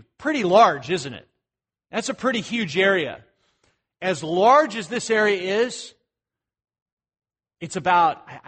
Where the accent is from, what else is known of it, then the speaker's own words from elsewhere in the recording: United States; born there; I am an American by citizenship and by birth